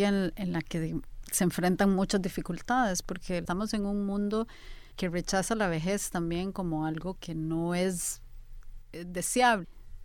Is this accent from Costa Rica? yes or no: yes; Costa Rica; yo soy una mujer, soy costarricense, tengo discapacidad, soy una mamá, tengo mediana edad